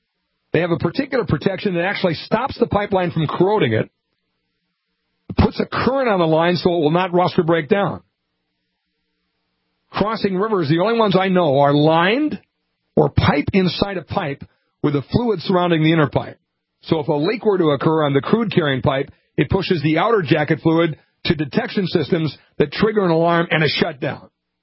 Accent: Minnesota, United States; I'm ashamed to say my home state of Minnesota.

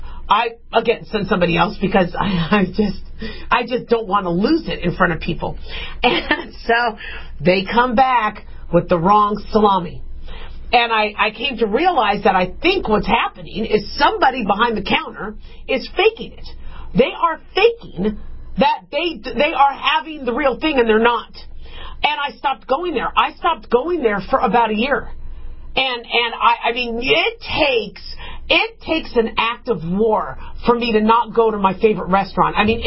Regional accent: United States; as a married woman, as an American.

